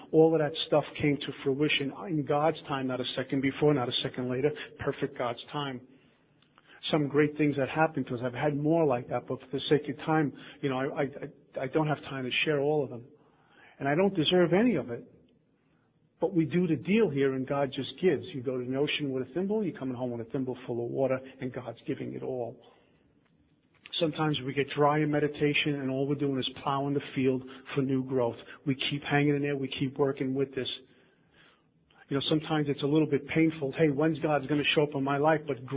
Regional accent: Brooklyn, New York, United States; I'm from Brooklyn. What do I know about a world map, right?

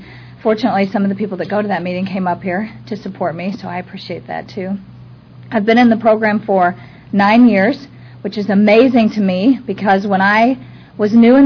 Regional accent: Kansas City, Missouri, United States; I was born and raised in Kansas City, so there was the fear in me.

